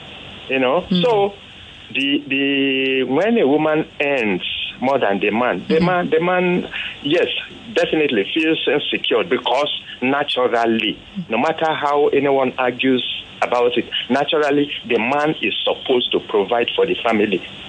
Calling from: Yaba, Lagos, Nigeria; I'm calling you from Yaba.

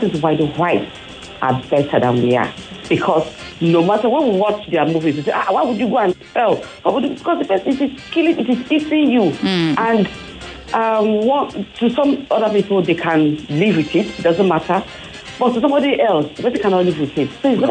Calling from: Abule Egba, Lagos, Nigeria; I'm calling you from Abulegba.

